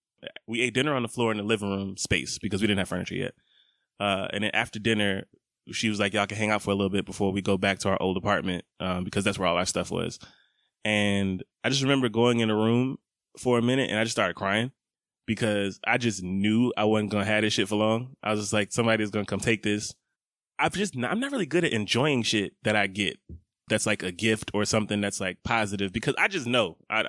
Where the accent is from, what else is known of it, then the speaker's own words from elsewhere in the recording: Oak Forest, United States; also born or lived in Scottsdale; we first moved to Eastlake. We moved to Eastlake from Scottsdale. So I'm from Oak Forest originally. And to go from government housing